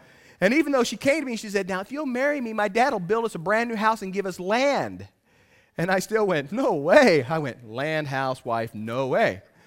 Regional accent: Missouri, United States; I didn't know. I was from Missouri, you know.

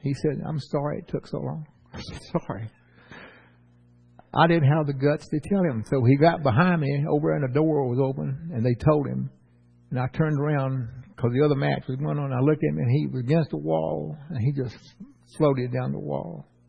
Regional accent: New Orleans, Louisiana, United States; I grew up in New Orleans, and I've seen people are so mean and ugly that people just walk away from them.

